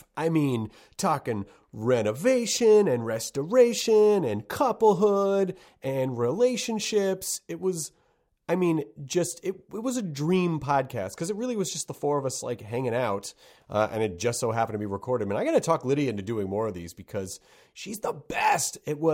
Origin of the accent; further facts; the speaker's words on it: New Mexico, United States; I've written a horror book called Noisy River, which takes place in a fictionalized version of the town I grew up in New Mexico.